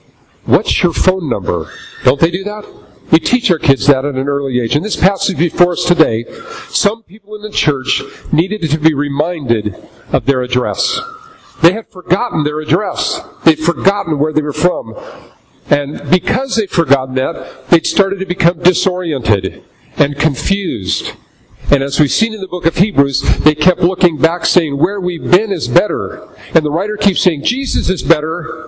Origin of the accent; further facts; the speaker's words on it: Portland, Oregon, United States; on a clear day, we're all from the Portland area